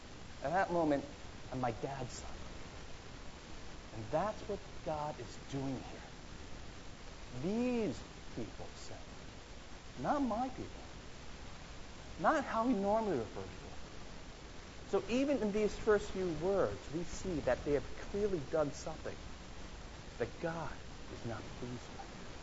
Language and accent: English; New York, United States; And I grew up in Western New York. And if you've ever been to Western New York during the winter, that means a lot of snow.